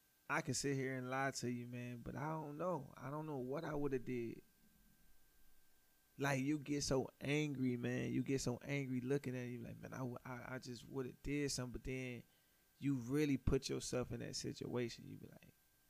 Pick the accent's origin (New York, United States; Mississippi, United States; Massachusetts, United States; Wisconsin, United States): Mississippi, United States; Hopewell; also born or lived in Meridian; Yeah, we grew up in Meridian. Well, we was born in Meridian. The cab, it's like borderline. But we was raised in the country though, like this little town called Hopewell